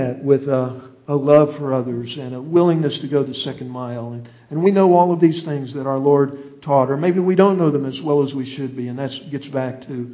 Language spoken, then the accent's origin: English; Illinois, United States; now in California, United States; We came from Illinois, many of you know, and Illinois is a little different than California.